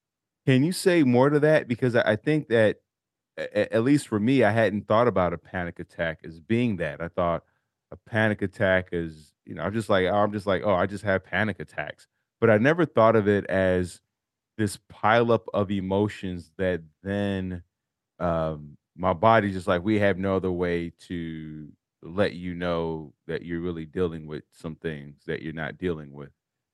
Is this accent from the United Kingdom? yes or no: no; Chicago, Illinois, United States; I mean, I'm 47, I'm from Chicago.